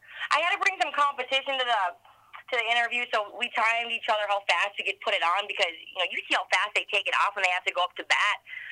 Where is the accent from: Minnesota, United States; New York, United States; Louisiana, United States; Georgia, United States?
Minnesota, United States; accent: Minnesota; obviously my Minnesota accent, has traveled with me here, and it sticks out like a sore thumb here